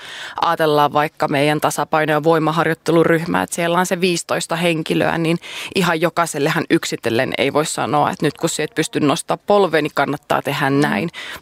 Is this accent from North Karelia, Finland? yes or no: yes; North Karelia, Finland; accent: North Karelian; niin kuin minun puheesta kuuluu murre, niin minunkin pitää aina miettiä, milloin minä sitä voin puhua, että milloin pitää ohjeita ikään kuin selkeyttää tilanteissa, missä vaikka suomen kieli ei ole vielä ihan niin kovalla tasolla, että ymmärtäisi niin mahtavaa hyvin Pohjois-Karjalan murretta